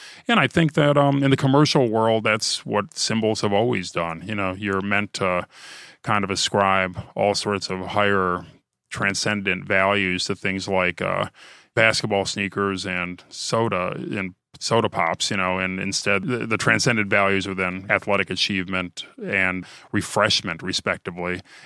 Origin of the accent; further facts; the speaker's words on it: Ohio, United States; I'm from Ohio after all.